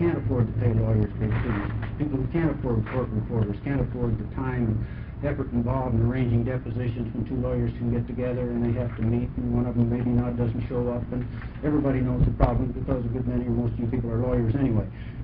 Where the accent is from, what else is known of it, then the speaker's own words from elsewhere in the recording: Portland, Oregon, United States; I'm an attorney from Portland, Oregon, a member of the Oregon State Bar, testifying for the Oregon State Bar.